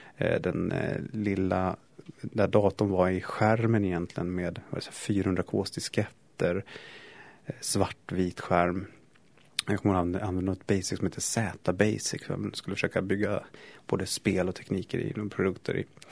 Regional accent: Stockholm, Stockholm County, Sweden; also born or lived in Leksand; now in Vallentuna, Sweden; Men jag är också född i Stockholm. 1973 så föddes jag på Södermalm och växte sedan upp bland på Söders höjder egentligen. Ända fram till, jag var 14 egentligen, slutade 8. Och flyttade upp till Leksand

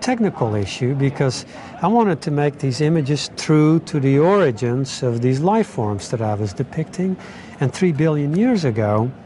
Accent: Netherlands; I'm from Holland. I was born and raised below sea level.

